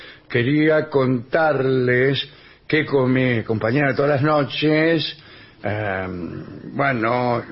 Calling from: Rosario, Santa Fe, Argentina; de Rosario.

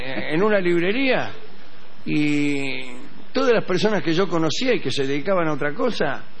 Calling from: Berisso, Buenos Aires Province, Argentina; de Berizo

